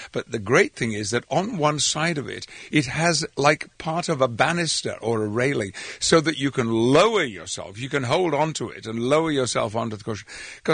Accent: Yorkshire and the Humber, United Kingdom; I grew up in the West Riding of Yorkshire, which is the western edge of the county, where it abuts Lancashire

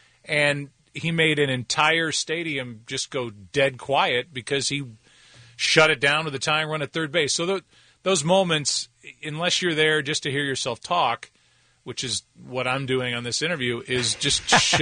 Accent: St. Louis, Missouri, United States; I come from St. Louis, which is a huge soccer town

